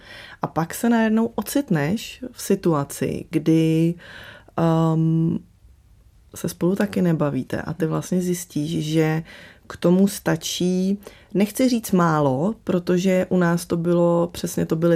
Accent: Slovakia; protože jsem ze Slovenska, tak samozřejmě jsme cestovali na Slovensko každý rok.

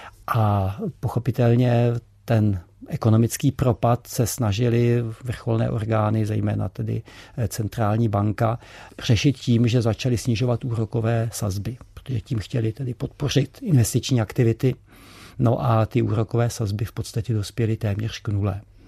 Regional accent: Jihlava, Vysočina Region, Czechia; tak jsem si v knihovně v Jihlavě, odkud pocházím

